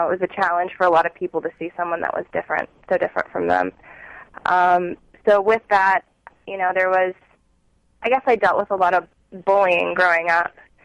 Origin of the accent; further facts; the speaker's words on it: Oregon, United States; Well, me, I grew up in a small town in Oregon